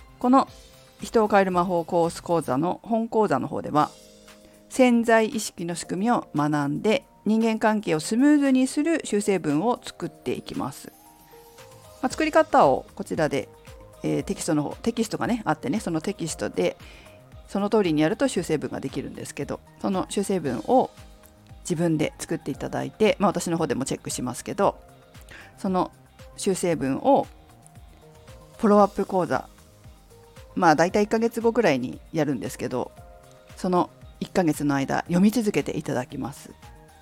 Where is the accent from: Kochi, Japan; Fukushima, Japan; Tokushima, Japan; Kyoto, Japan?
Fukushima, Japan; 私もね、福島出身なのですごいわかるんですけど